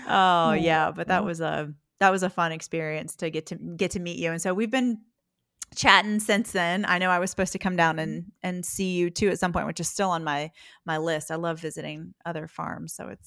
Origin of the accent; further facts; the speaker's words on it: West Virginia, United States; accent: West Virginia; Yeah, we just have like a washed up West Virginia accent. Well, I do at least.